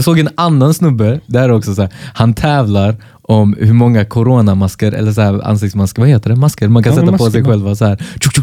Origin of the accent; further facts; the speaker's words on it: Småland, Sweden; Nicklen, jag är från Nickel. Småland.